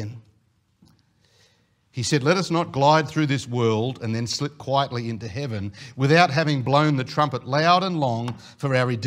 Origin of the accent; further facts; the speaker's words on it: Penrith, New South Wales, Australia; born there; Now, I can say Westie because I was born in Penrith. I'm a Westie, okay